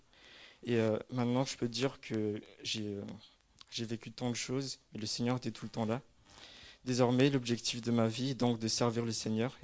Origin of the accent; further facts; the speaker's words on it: Madagascar; j'ai 21 ans, je suis originaire de Madagascar